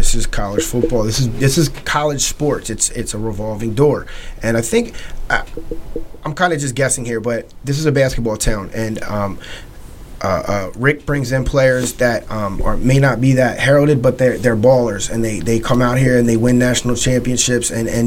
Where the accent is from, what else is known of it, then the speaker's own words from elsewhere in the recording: Philadelphia, Pennsylvania, United States; now in Louisville, United States; Well, I'm from North Philly, so I like to be able to walk to get my food, and I live in Old Louisville